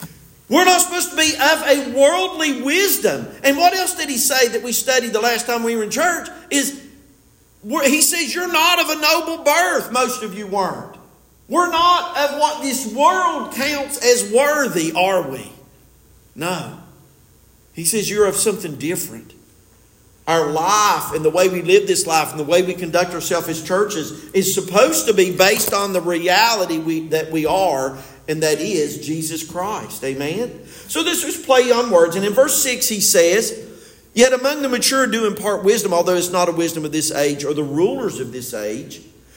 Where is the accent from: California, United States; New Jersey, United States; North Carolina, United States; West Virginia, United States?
West Virginia, United States; Delbarton; from Delbarton